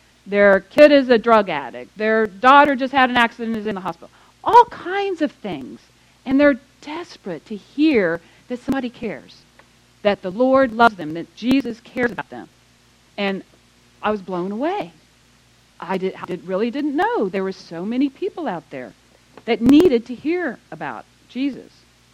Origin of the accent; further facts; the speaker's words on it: Titusville, Florida, United States; I'm from Titusville, Florida, a couple hours down the road, but I have some connections to Jacksonville.